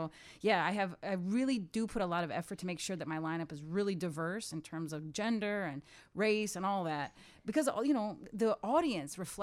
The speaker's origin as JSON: {"language": "English", "town": "Chicago", "region": "Illinois", "country": "United States", "tie": "born or raised there", "said": "I grew up, I started off at By Wrigley on Addison and Racine."}